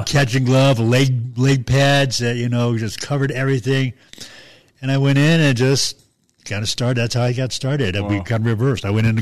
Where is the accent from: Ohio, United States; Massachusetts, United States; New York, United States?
New York, United States; Long Island; I grew up in Long Island, New York.